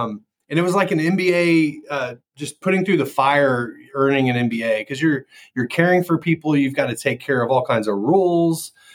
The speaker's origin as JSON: {"language": "English", "town": "Katy", "region": "Texas", "country": "United States", "tie": "born or raised there", "said": "I was born and raised in Katy. Went to elementary through high school"}